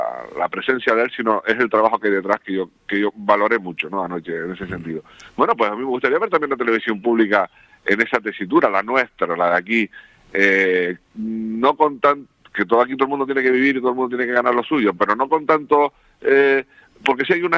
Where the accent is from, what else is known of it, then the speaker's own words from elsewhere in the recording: Canary Islands, Spain; una versión descafeinada de cómo somos los canarios